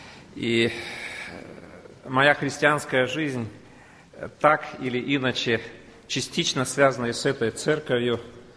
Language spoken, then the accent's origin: Russian; Kyrgyzstan; also born or lived in Moscow, Russia; Я сам из Кыргызстана, родился в Кыргызстане, и мое сердце лежало, чтобы вернуться туда. И в 93-м году это произошло.